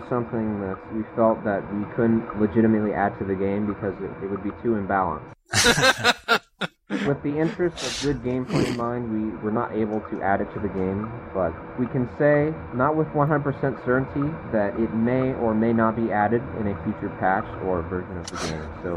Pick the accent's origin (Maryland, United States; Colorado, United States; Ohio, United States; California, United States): Colorado, United States; I went back to where I grew up in Colorado for a few weeks.